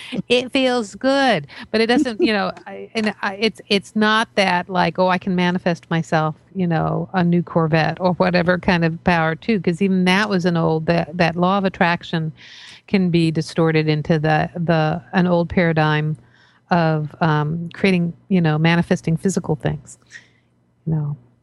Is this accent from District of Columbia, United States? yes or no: yes; Washington, District of Columbia, United States; I grew up in Washington, D.C., and I have all brothers.